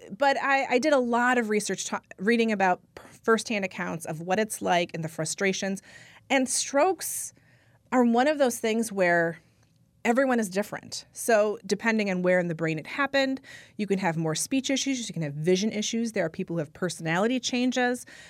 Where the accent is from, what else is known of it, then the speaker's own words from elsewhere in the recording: Manitowoc, Wisconsin, United States; now in Lake Country, United States; I mean, I grew up in Manitowoc. There's always sort of a North Side, South Side thing.